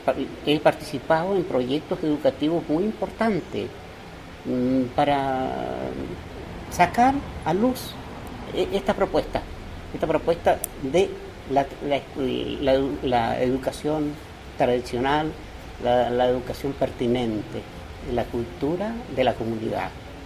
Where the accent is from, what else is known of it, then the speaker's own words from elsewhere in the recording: Caucahué, Los Lagos, Chile; born there; Nací en Chiloé, en la isla llamada Caucahué.